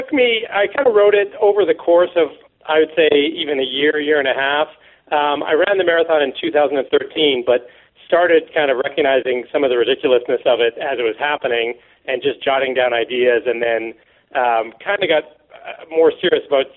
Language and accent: English; Canada; I'm Canadian.